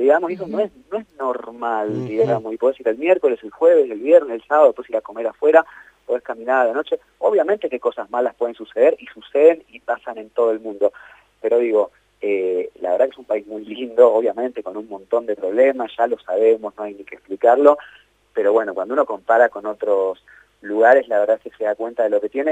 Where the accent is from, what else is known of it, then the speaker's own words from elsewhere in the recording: Río Cuarto, Córdoba, Argentina; yo soy cordobés, yo soy ríocuartense, como me dijeron acá y me reía mucho.